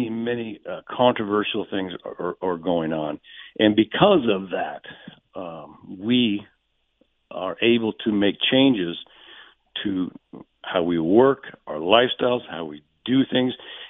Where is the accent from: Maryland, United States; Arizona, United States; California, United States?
Arizona, United States; Tucson; I have been, I was raised in Tucson. I have a lot of family here.